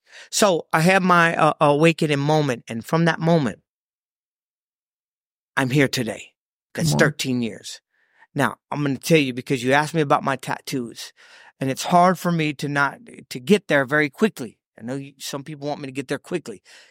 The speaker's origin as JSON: {"language": "English", "town": "Odessa", "region": "Texas", "country": "United States", "tie": "born or raised there", "said": "Well, I grew up in Odessa, Texas my whole life."}